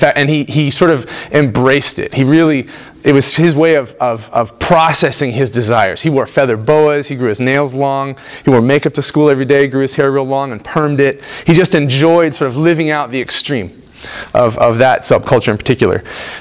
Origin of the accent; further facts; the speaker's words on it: Kenya; So I grew up in Kenya. I grew up overseas.